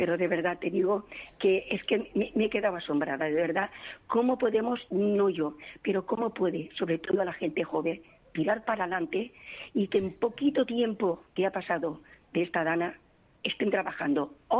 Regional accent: Massanassa, Valencian Community, Spain; En Massanassa, en mi pueblo.

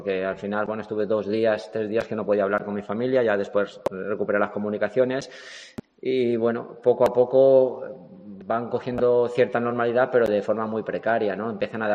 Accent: Valencia, Valencian Community, Spain; Nosotros en la plantilla somos muchos de Valencia, ¿no? O de la zona.

